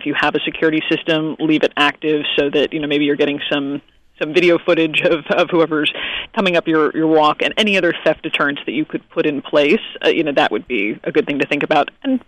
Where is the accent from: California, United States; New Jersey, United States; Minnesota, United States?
New Jersey, United States; Yep, that was always the big thing where I grew up in South Jersey was the night before.